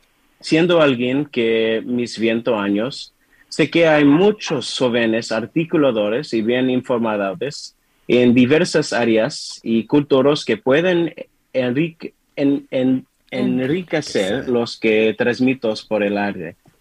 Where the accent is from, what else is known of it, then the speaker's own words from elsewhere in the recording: Santa Monica, California, United States; Spanish is a second language; Al haber nacido y crecido en Santa Mónica, con padres estadounidenses de la primera generación provenientes del Caribe